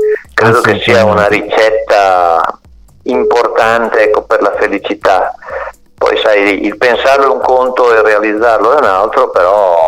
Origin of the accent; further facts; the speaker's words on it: Ferrara, Emilia-Romagna, Italy; io sono di Ferrara